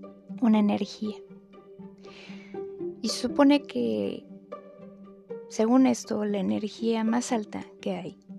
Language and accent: Spanish; Mexico; cuando México, me voy a centrar en mi país, México.